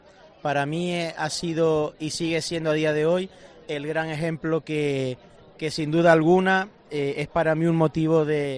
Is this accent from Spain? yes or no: yes; San Cristóbal de La Laguna, Canary Islands, Spain; Bueno, natural de La Laguna.